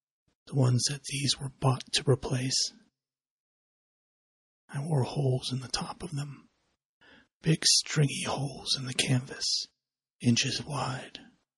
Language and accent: English; United States; as an American, I know that I have more than I need, more than anyone needs.